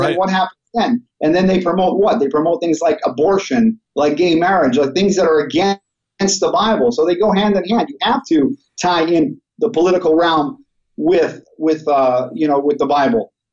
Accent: Bnei Brak, Tel Aviv District, Israel; but the other one is Bnei Brak, where my hometown is.

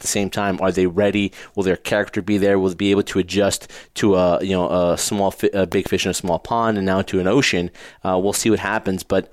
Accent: Canada; similar how we talked about, I'm Canadian

